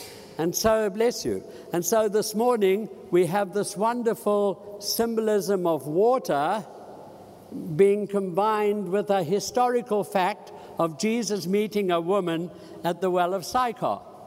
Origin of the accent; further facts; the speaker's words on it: Cape Town, Western Cape, South Africa; In Cape Town, which is my hometown, and in fact the whole Western Cape, which is the province, which is our province